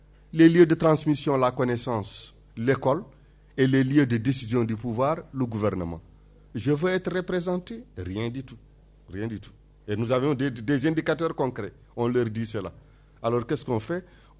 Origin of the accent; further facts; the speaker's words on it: Mauritania; je viens de la Mauritanie.